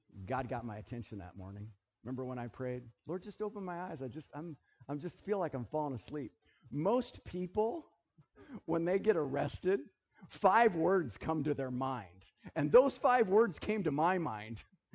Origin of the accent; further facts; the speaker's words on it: United States; I mean, I'm American. I live in America.